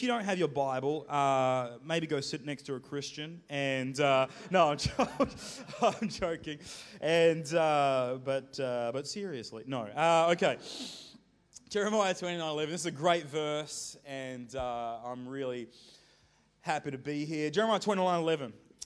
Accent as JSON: {"language": "English", "town": "Darwin", "region": "Northern Territory", "country": "Australia", "tie": "born or raised there", "also_born_or_lived": "Sydney", "said": "So I'm from New Zealand, and I'm from Australia. I'm actually a Sydney boy. I was born in Sydney, and I grew up in, and I grew up in Darwin."}